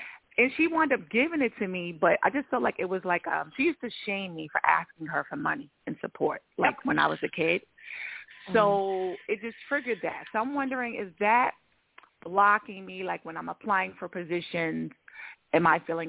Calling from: Georgia, United States; I'm in Georgia

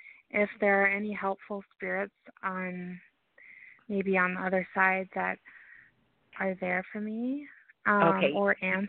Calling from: Minnesota, United States; Minnesota.

